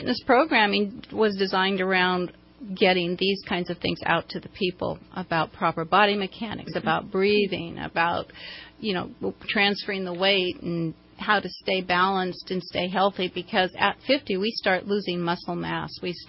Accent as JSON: {"language": "English", "town": "Santa Rosa", "region": "California", "country": "United States", "said": "I'm originally from Santa Rosa."}